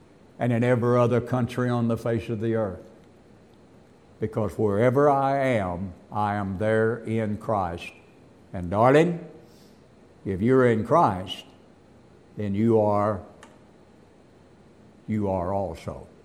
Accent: Texas, United States; I was born and bred here. I was, not only that, I was born and bred in Texas.

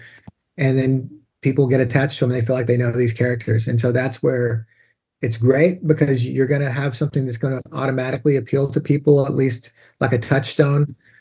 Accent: Texas, United States; You know, growing up in Texas

